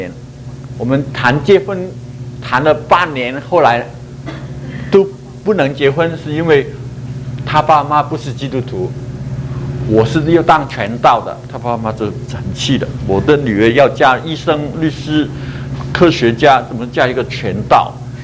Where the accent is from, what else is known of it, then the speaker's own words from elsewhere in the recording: Hong Kong; also born or lived in Liuzhou / Guangzhou; 我是广东人，我是广西柳州出生，逃难逃到广州，后来逃到香港，在香港长大。